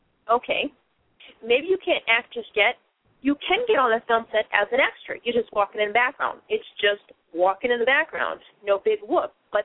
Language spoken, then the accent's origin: English; Boston, Massachusetts, United States; And I'll never forget where I come from. I come from Boston